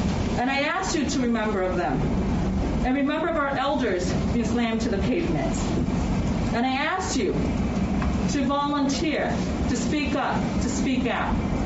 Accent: United States; I'm just as American as everyone else.

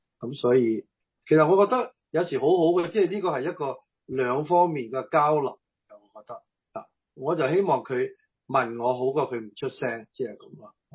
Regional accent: Guangdong, China; 即系我哋广东人讲话锡啫嘛

